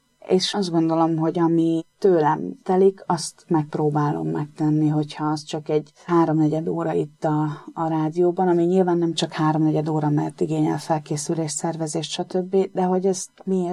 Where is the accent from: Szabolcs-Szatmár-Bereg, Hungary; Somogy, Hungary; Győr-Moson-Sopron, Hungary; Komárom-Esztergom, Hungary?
Komárom-Esztergom, Hungary; Esztergom; Esztergomba. Én esztergomi vagyok.